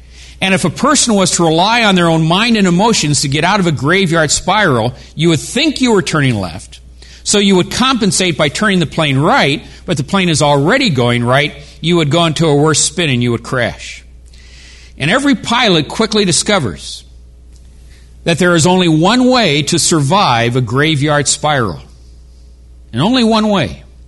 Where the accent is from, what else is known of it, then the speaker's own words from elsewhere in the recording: Long Beach, California, United States; I grew up in Southern California, in Long Beach, California.